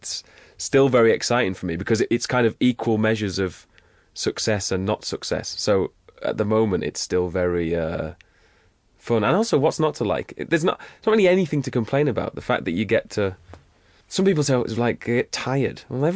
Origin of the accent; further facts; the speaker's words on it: Yorkshire and the Humber, United Kingdom; I grew up in Yorkshire in the middle of nowhere. Like, there was nothing around at all.